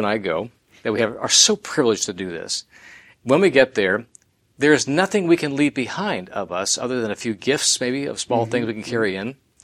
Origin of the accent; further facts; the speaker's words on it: United States; because of where I am and who I am as an American, but more as a kingdom citizen.